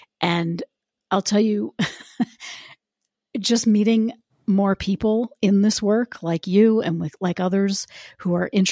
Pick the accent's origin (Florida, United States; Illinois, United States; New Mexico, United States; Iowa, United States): New Mexico, United States; We saw in my hometown here in New Mexico, we saw a pizza joint